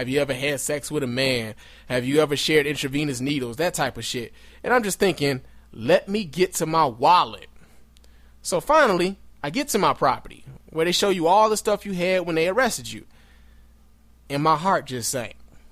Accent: Chicago, Illinois, United States; born or raised there

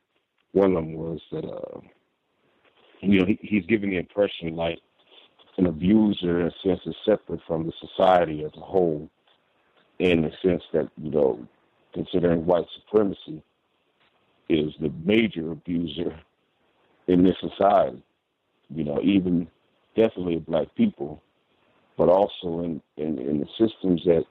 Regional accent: Nebraska, United States; I'm from Nebraska.

